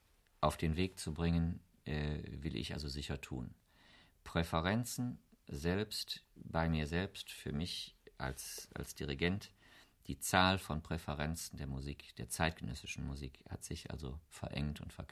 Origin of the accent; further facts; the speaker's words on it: Wuppertal, North Rhine-Westphalia, Germany; Ich habe hier studiert, ich bin hier Korrepetitor gewesen, Wuppertal, wo ich aufgewachsen bin